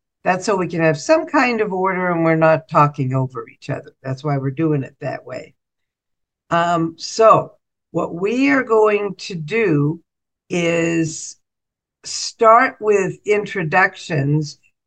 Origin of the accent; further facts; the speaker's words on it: Minneapolis, Minnesota, United States; I'm from Minneapolis, Minnesota.